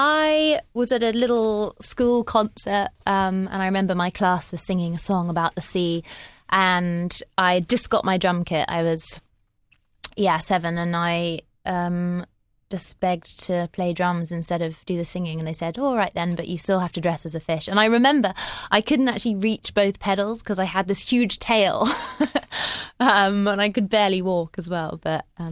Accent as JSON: {"language": "English", "town": "Bristol", "region": "South West England", "country": "United Kingdom", "lives_now": "Brighton, United Kingdom", "said": "I am originally from Bristol."}